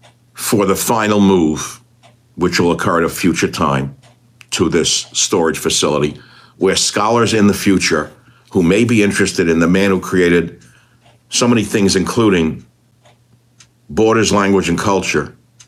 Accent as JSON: {"language": "English", "region": "New York", "country": "United States", "said": "So I come from New York. I buy this sailboat."}